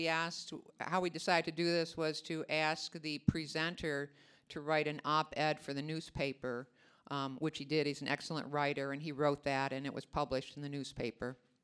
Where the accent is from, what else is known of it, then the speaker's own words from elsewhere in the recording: Durango, Colorado, United States; from La Plata County, Colorado. My home is in Durango.